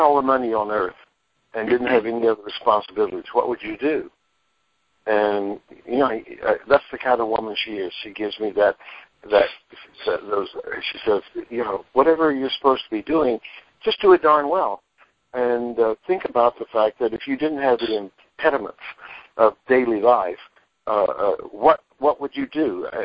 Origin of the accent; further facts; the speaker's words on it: North Carolina, United States; I'm a Southern boy. I'm from North Carolina, so I can talk like that.